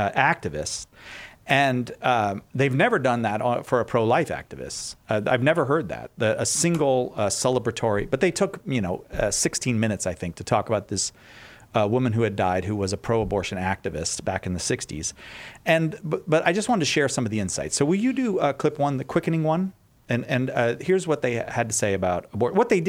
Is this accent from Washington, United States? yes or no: no; Massachusetts, United States; now in California, United States; And he's making fun of me because I'm from Massachusetts.